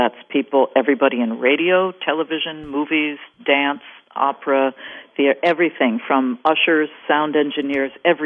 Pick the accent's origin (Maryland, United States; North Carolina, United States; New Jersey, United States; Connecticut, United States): New Jersey, United States; Princeton; I grew up in Princeton, and we had a wonderful ballet school there, and there was a regional company there.